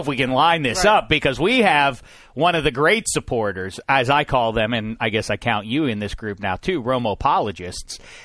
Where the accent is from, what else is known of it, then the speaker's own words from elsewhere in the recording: Pittsburgh, Pennsylvania, United States; Now, I'm from Pittsburgh. I was distracted watching the Pirates and Cardinals play in the NLDS.